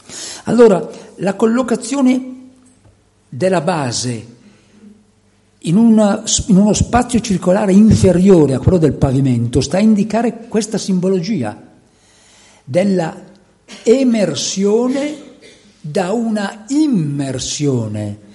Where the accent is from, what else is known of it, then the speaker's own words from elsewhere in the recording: Milan, Lombardy, Italy; ma sapete che vengo da Milano